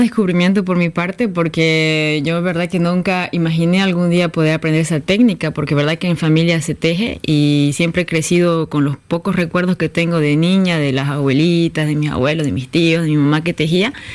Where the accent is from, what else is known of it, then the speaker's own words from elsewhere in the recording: Bolivia; born there; qué maravillosa oportunidad de haber nacido en este país, en esta ciudad.